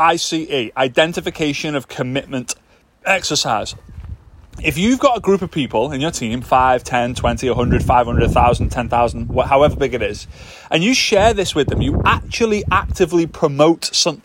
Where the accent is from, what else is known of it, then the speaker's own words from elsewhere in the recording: United Kingdom; as a Brit